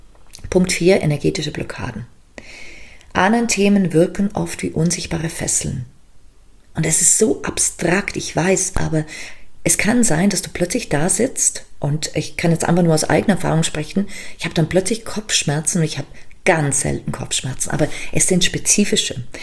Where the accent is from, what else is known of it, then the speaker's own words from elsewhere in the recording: Liechtenstein; born there; German is a second language; aber ich bin ja auch in Liechtenstein geboren. Also Deutsch ist sozusagen eine Fremdsprache für mich.